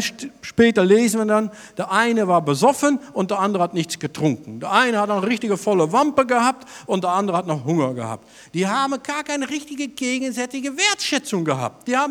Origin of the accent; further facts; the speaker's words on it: Netherlands; German is a second language; Ja, selbst als Holländer kennt man diese alte Schlager.